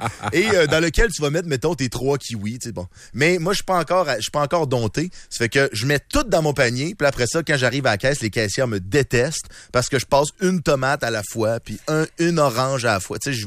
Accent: Lévis, Quebec, Canada; now in Quebec City, Canada; Et ma blonde et moi, on vient de Lévis, où on nous a appris à composter.

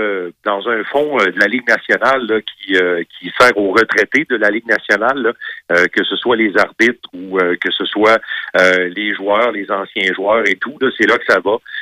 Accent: Montreal, Quebec, Canada; Alors, nous autres, on explique qu'on vient de Montréal et qu'on est là pour le match de hockey.

